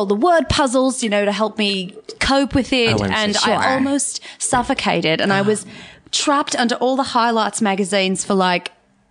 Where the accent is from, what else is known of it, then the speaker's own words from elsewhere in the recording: Tasmania, Australia; I'm actually from Tasmania.